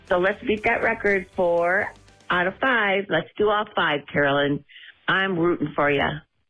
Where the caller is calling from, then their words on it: Chetek, Wisconsin, United States; from Chetek. I guess I'm from Chetek.